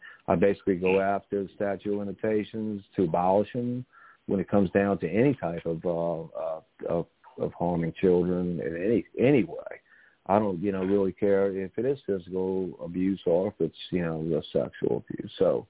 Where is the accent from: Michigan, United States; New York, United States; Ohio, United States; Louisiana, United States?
Louisiana, United States; New Orleans; You know, I mean, I'm from New Orleans, so, you know, he had so many great years.